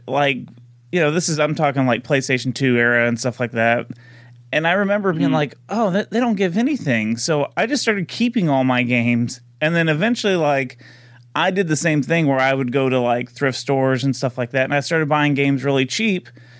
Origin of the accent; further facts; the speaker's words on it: United States; I don't know what you said as a dumb American.